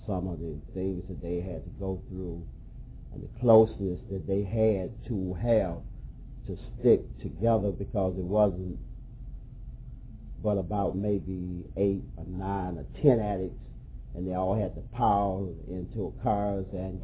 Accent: Detroit, Michigan, United States; I'm an addict. And I'm not from Philadelphia. I'm from Detroit.

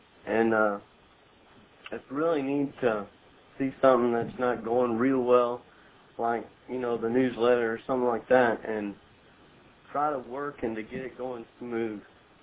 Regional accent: Nashville, Tennessee, United States; I'm an addict from Nashville.

